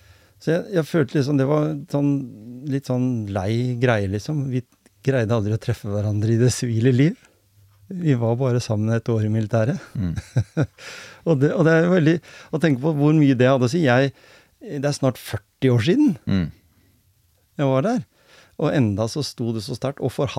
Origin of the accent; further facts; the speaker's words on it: Telemark, Norway; jeg kom jo fra Grenland, ja, ja. Og de syntes jo det var en forferdelig morsom dialekt.